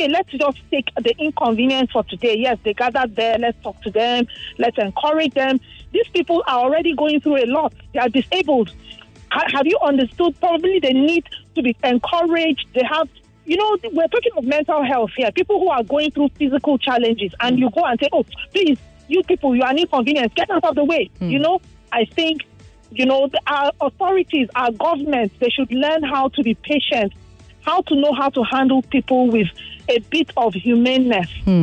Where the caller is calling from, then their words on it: Lekki, Lagos, Nigeria; I'm calling from Lekki.